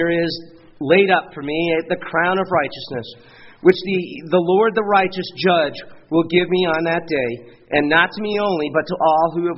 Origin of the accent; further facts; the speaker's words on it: New England, United States; I knew in Massachusetts, and this is the way I was brought up in New England, you don't let dogs chase deer.